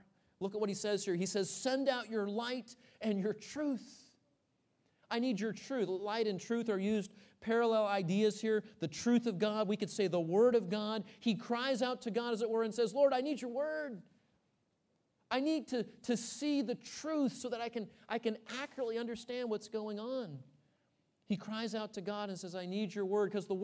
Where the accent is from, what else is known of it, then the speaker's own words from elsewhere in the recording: Texas, United States; You know, I'm from Texas. There's no hills. There's no mountains.